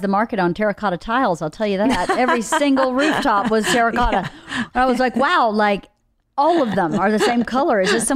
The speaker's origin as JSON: {"language": "English", "country": "United States", "said": "I just got to this country. I'm American."}